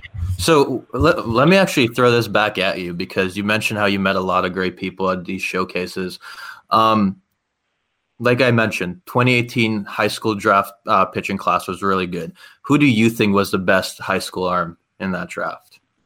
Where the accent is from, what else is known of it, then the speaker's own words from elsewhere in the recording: Toronto, Ontario, Canada; But growing up in Toronto, and I used to play baseball a lot in high school